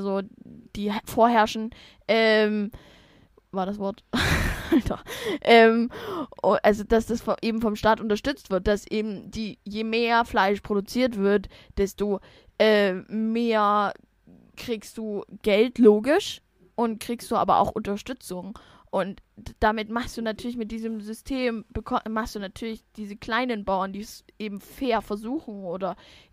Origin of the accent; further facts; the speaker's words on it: Saxony, Germany; vor allen Dingen bei uns im Osten, ne